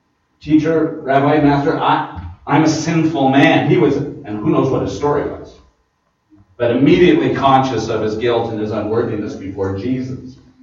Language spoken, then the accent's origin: English; Michigan, United States; I was raised up near Detroit. I know what to do if there's a tornado.